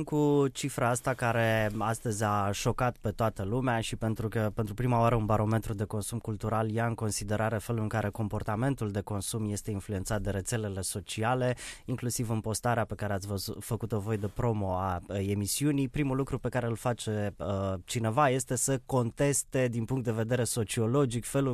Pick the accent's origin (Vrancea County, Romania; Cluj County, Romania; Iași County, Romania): Iași County, Romania; Iași; dacă părăsești capitala prin orașele reședințe de județ, inclusiv la Iași, de unde sunt eu